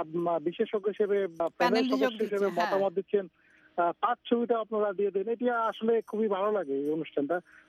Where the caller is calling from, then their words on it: Dacope, Khulna Division, Bangladesh; আমি খুলনার দাকপ থেকে আপনাদের সঙ্গে যোগ দিয়েছি।